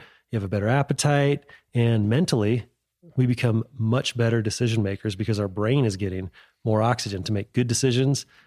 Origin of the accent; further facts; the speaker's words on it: United States; as an American mountain guide